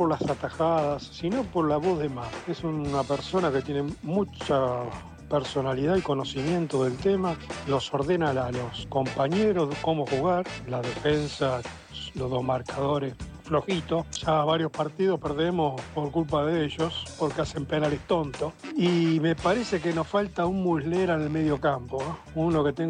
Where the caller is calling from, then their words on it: Munro, Buenos Aires Province, Argentina; Buen día, muchachos de Radio Provincia … de Munro.